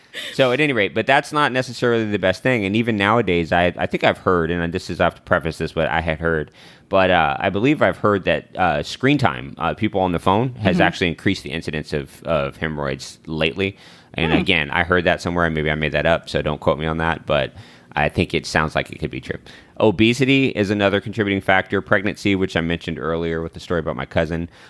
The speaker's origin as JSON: {"language": "English", "region": "the South", "country": "United States", "said": "We're both from the South. You ever heard the word commode?"}